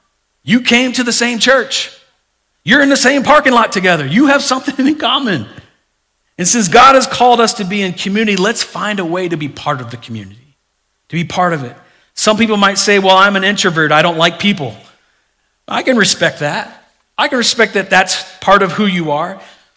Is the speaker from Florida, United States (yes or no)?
yes; Florida, United States; I mean, here I am coming from Florida. We didn't have big things like this.